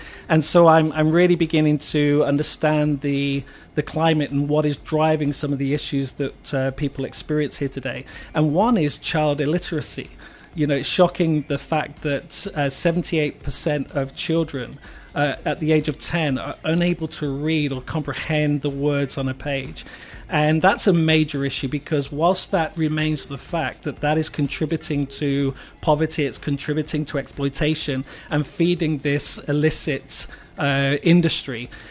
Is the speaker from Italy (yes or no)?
no; United Kingdom; now in South Africa; So I'm British.